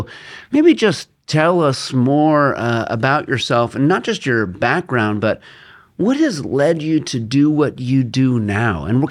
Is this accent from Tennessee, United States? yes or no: no; California, United States; It's like a San Diego flow. And I'm from Southern California, so I know it well.